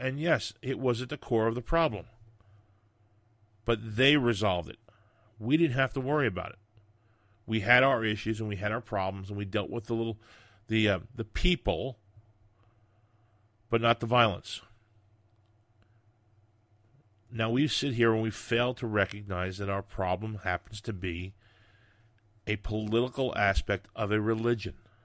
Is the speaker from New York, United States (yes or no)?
yes; Long Island, New York, United States; I grew up in Long Island. I met everybody.